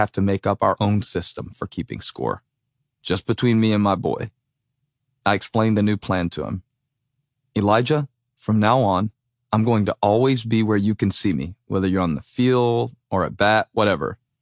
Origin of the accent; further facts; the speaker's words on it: Moncks Corner, South Carolina, United States; You might say it is an affront to the game of t-ball I grew up loving on the Monk's Corner, South Carolina rec fields